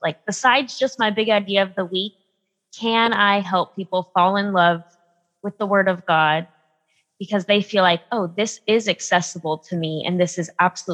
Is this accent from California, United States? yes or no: yes; San Diego, California, United States; I grew up in San Diego, California. So coming back here, I do find it invigorating to get to preach to a culture that I do know, though I haven't been back full time since 2013.